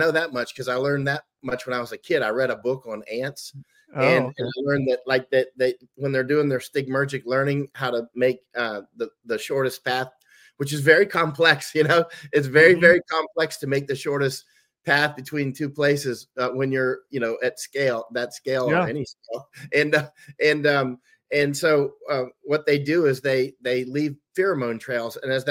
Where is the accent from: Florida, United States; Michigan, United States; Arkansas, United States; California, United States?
Florida, United States; I grew up in Florida too.